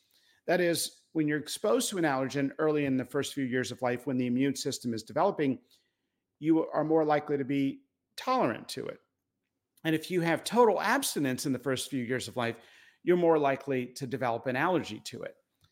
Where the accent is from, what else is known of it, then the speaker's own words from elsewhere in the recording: Danville, Pennsylvania, United States; I grew up in Danville, Pennsylvania.